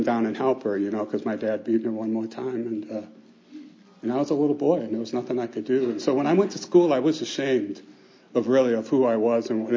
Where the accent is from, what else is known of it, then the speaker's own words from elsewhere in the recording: Lynn, Massachusetts, United States; born there; I was born in New England. I don't know if you can tell. It's been a long time ago. And my accent's pretty much gone, but I can still park a car every once in a while. But the city that I was born in was Lynn.